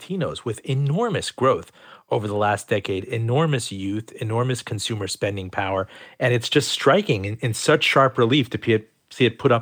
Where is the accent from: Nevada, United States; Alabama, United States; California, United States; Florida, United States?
Florida, United States; Miami; I can look at my hometown of Miami alone